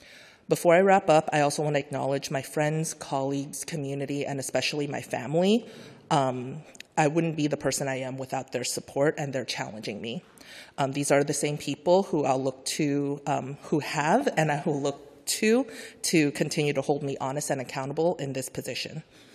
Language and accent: English; San Francisco, California, United States; I am a lifelong San Franciscan. My family immigrated to San Francisco when I was 2 years old, and I grew up in the Mission District.